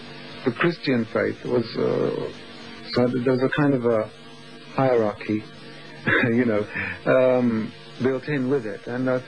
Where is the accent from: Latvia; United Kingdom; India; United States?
United Kingdom; London; I was brought up in the West End of London, so I think that had something to do with me going into show business.